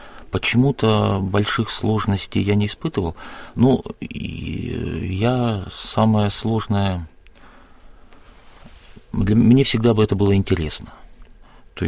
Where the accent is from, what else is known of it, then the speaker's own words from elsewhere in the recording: Vidlitsa, Republic of Karelia, Russia; born there; я родился на селе в Карелии, в Волонецком районе, село Видлица. Это старое uh-huh. карельское село.